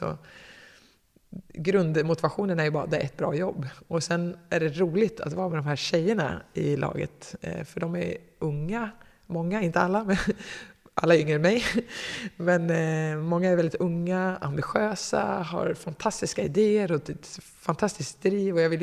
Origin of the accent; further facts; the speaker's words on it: Katrineholm, Södermanland, Sweden; Hon är ju också från Katrineholm, där jag kommer ifrån. Jag kommer inte från Katrineholm riktigt, om vi ska peta, men ish.